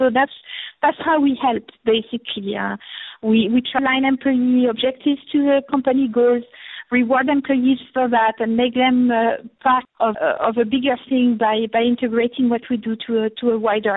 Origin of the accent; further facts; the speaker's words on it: France; English is a second language; I'm French, so with my accent, it's very different from what we do in the Middle East.